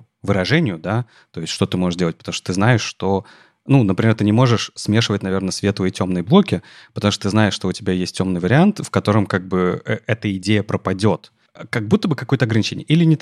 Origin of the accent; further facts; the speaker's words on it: Saint Petersburg, Russia; я из Питера, не забывай, пожалуйста.